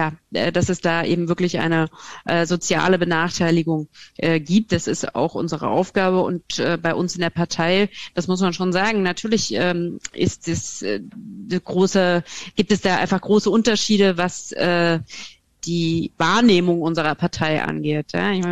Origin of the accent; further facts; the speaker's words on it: West Germany, Germany; Also ich bin selber ja auch Wessi.